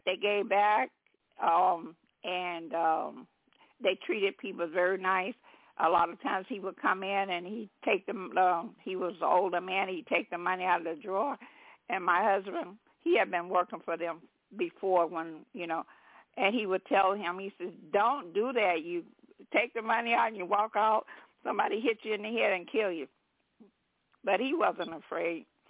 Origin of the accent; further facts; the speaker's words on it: Texas, United States; born there; And so then she told him that I was from Texas. I was born in Texas.